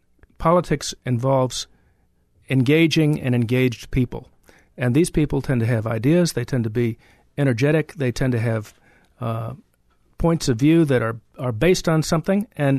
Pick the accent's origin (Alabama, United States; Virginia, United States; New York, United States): Virginia, United States; Arlington; In Arlington, when I was growing up as a kid, we had elected school boards.